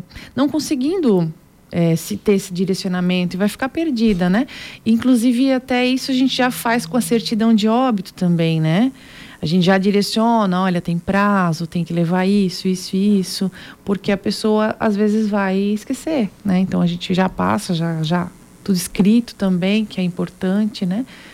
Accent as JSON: {"language": "Portuguese", "town": "Indaial", "region": "Santa Catarina", "country": "Brazil", "said": "E eu sou de Indaial, eu trabalho em Indaial, né?"}